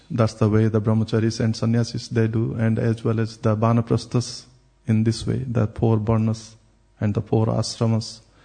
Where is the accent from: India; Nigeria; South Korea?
India; especially I'm from India